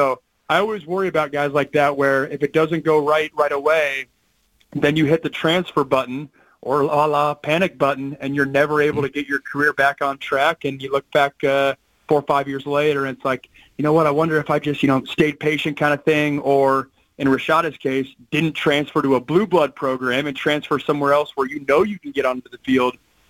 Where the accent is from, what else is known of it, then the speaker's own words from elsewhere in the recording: Seattle, Washington, United States; obviously I was from the Seattle area.